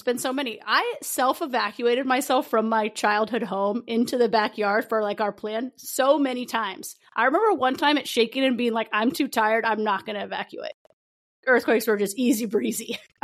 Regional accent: California, United States; also born or lived in Midwest; Because we're from California. We're California girls.

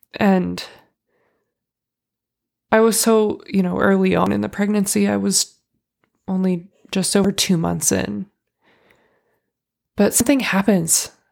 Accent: California, United States; So we had to medically evacuate me to my home state of California

